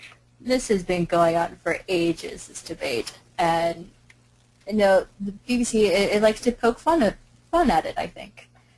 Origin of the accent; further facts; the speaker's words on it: United States; I'm American, so Sherlockology, you want to take it?